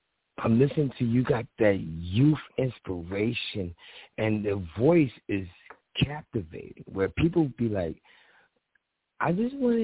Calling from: Philadelphia, Pennsylvania, United States; Well, first of all, I'm calling from Philly.

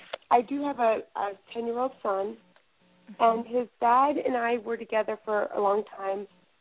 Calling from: Pennsylvania, United States; I'm from Pennsylvania.

